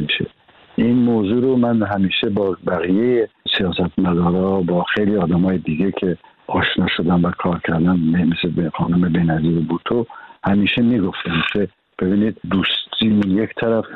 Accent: Iran; moved away; بعد از این که از ایران اومدم

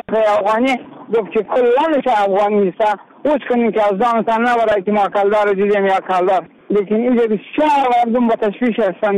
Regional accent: Afghanistan; ما از خدمتگاره یا افغان هستیم از افغانستان هستیم

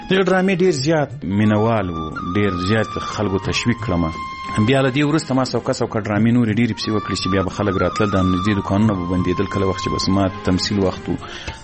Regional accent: Ghazni, Afghanistan; ځکه زه له غزنی څخه یو دوه درې کسان وو

